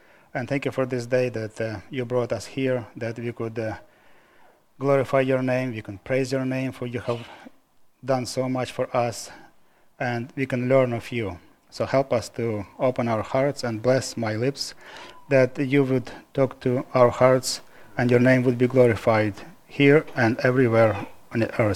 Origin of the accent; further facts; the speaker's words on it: Ukraine; English is a second language; Okay, I'm here from Ukraine, and as you know, Ukraine was a part of Soviet Union